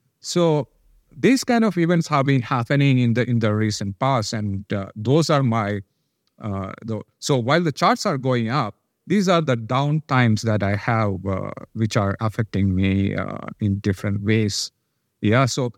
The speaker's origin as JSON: {"language": "English", "region": "Kerala", "country": "India", "tie": "born or raised there", "said": "my hometown from where I originally am, from Kerala"}